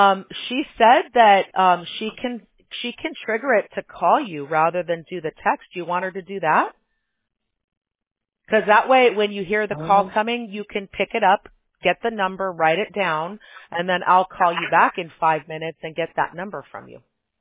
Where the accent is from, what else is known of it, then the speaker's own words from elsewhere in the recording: Chicago, Illinois, United States; now in California, United States; Originally, I'm from Chicago, but we're in California now.